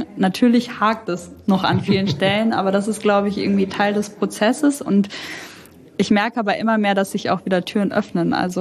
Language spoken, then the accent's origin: German; Cologne, North Rhine-Westphalia, Germany